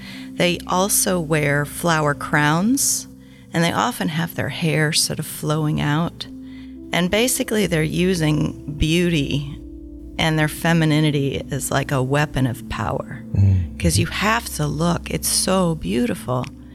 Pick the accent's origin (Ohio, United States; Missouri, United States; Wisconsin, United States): Missouri, United States; St. Louis; I grew up in St. Louis, Missouri, and my family is all still there.